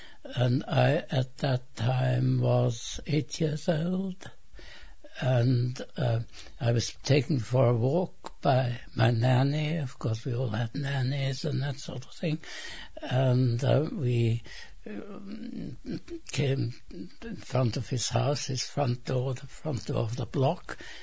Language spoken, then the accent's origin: English; Munich, Bavaria, Germany; born there; English is a second language; moved away; In my 90th year, I was born in Germany, in Munich, but I've lived in this country now for about 75 years.